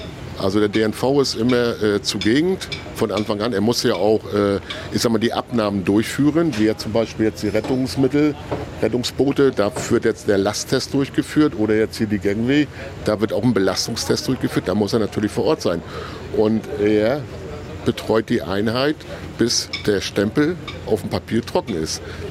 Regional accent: Stralsund, Mecklenburg-Vorpommern, Germany; Ja, also ich persönlich, ich bin ja gebürtiger Stralsunder

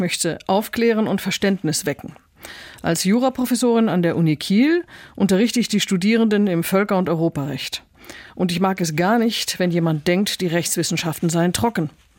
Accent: Mexico City, Mexico; now in Germany; dass ich meine Kindheit größtenteils in Mexiko-Stadt verbracht habe. Meine Eltern haben dort für den Bayer-Konzern gearbeitet und Urlaub in Deutschland gab es nur alle 2 Jahre. Ich bin also schon lateinamerikanisch geprägt

